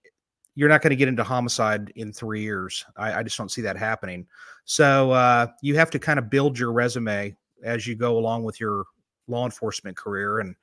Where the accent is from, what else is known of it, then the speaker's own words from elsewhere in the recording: California, United States; moved away; Well, I started out life in California when it wasn't quite as crazy as it is today. When we ended up moving from California in 1982, my father was a California high